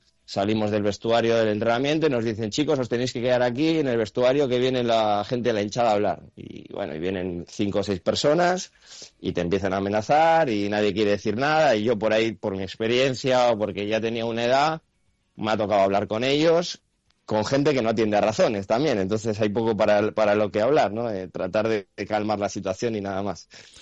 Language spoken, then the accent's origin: Spanish; Bilbao, Basque Country, Spain; now in Argentina; yo soy español, soy de Bilbao, soy vasco, pero llevo unos años aquí